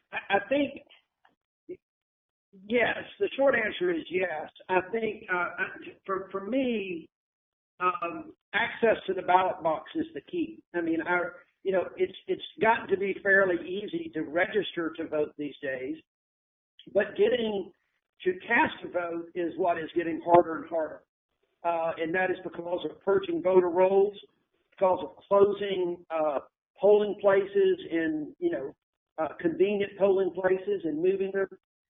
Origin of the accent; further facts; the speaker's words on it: the South, United States; I think growing up in the South and coming of age in the 60s, in early 70s, you just open your eyes to a lot of things.